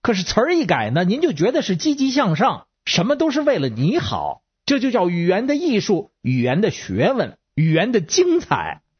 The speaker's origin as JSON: {"language": "Chinese", "region": "Beijing", "country": "China", "moved": "yes", "lives_now": "United States", "said": "在美国这块地方待时间长了"}